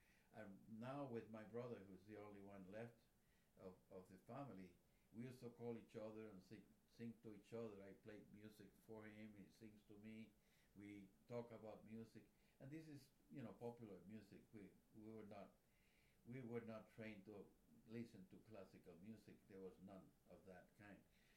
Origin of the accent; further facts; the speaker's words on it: Puerto Rico; My wife is what we call New Rican. She was born and raised in New York, but from Puerto Rican parents who had moved from my hometown to the United States in the 30s.